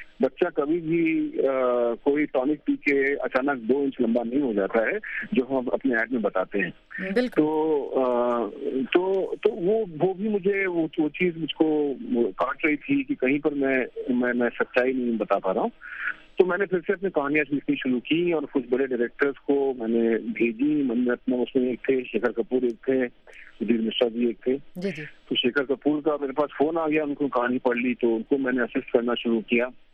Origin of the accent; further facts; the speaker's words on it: Delhi, India; تو میں ویسے اوریجنلی دلی سے ہوں